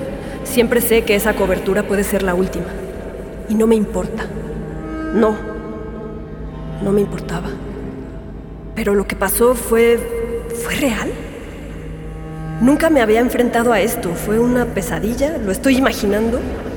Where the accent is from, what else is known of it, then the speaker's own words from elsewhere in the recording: Zacatecas, Mexico; now in Mexico City, Mexico; No, de hecho soy de Zacatecas. Me fui para allá hace más de 10 años.